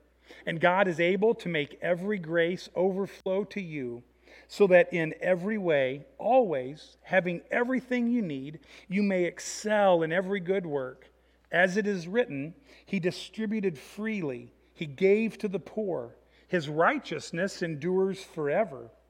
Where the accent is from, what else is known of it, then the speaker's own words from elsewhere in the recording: Illinois, United States; Growing up in Illinois, one of my loves always was the outdoors, still is.